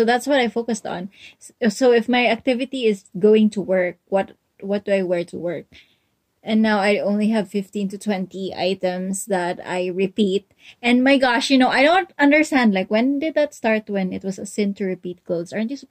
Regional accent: Mindanao, Philippines; I went to Manila for vacation, because we're from Mindanao.

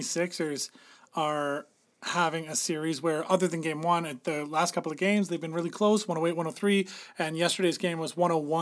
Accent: Canada; Now, we're from Canada, so obviously we got

